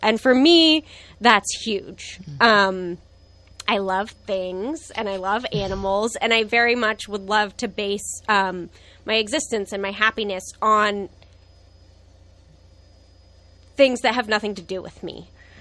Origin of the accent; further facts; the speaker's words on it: El Cerrito, California, United States; also born or lived in Oakland; now in Fairfax, United States; You know, I was born in Oakland, that area, East Bay, grew up until about until grade school in El Cerrito. So we spent a lot of time in Berkeley.